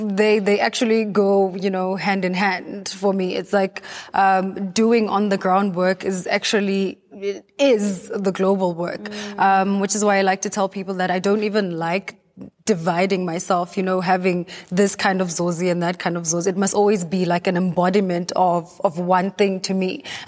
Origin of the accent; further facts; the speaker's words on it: South Africa; being the South African girl that I am, I'm used to so much diversity